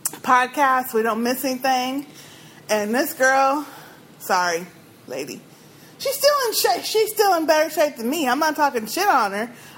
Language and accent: English; Texas, United States; I am brown and from Texas and have had a shotgun pointed at me by a racist.